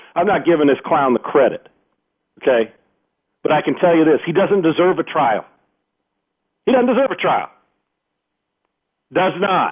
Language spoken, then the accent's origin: English; California, United States; I know, heck, I grew up in California.